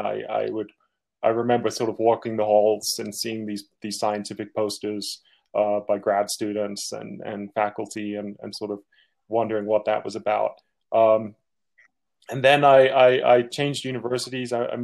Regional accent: London, United Kingdom; accent: hybrid of US and UK; My accent is a hybrid of a US and a UK accent. So I was born in London and went to school in London until I was about 13 years old.

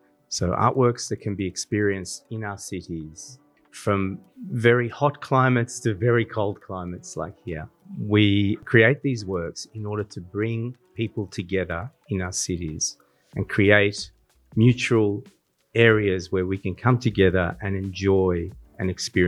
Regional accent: Melbourne, Victoria, Australia; I'm from Melbourne, Australia. So there's Sydney and then the Melbourne at the bottom.

